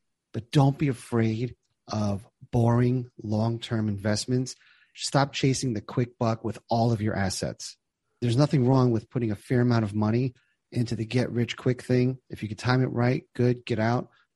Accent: New Jersey, United States; Yeah, Travis, I grew up in New Jersey. A lot of my classmates ended up on Wall Street.

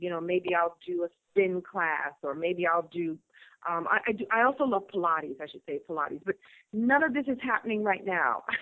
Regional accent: Brooklyn, New York, United States; I grew up in Flatbush, honey. Flatbush. I started actually in Crown Heights, Bedford and Maple. And then I moved to Lenox and Flatbush.

